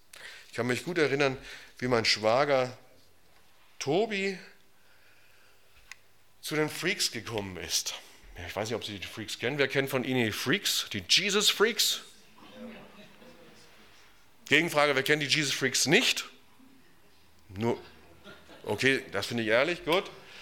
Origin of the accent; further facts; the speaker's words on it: Moers, North Rhine-Westphalia, Germany; also ich komme aus Moers, das liegt bei Duisburg, das sind ungefähr 2,5 Stunden Fahrtweg.